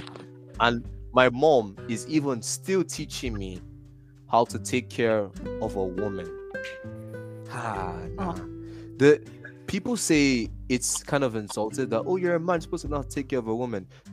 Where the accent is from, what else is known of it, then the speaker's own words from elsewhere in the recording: Ikeja, Lagos, Nigeria; first I came from the suburbs. I came from Lagos, Ikeja. Then I went to the island.